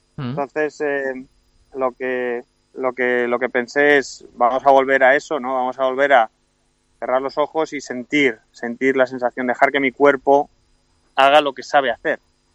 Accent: Spain; now in United States; Yo soy español, muy honrado, siempre muy orgulloso de España

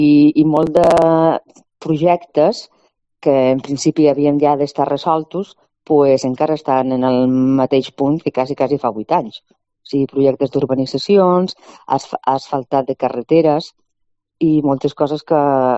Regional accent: Valencian Community, Spain; now in Menorca, Spain; Jo som valenciana, però ja fa 25 anys que va arribar a Menorca i, bueno, ja no he partit d'aquí, aquí m'he quedat.

